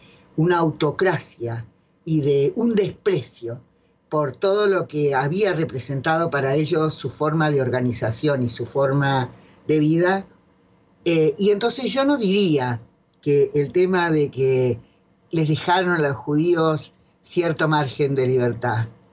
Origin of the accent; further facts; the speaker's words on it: Rivera, Uruguay; me di cuenta que era mucho más lindo que Rivera, que mi pueblo.